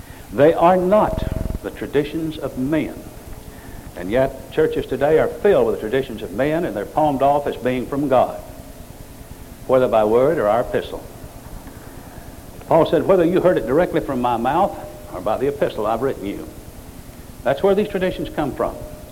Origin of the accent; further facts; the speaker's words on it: Ireland; And I'm Irish, I'm full of blarney.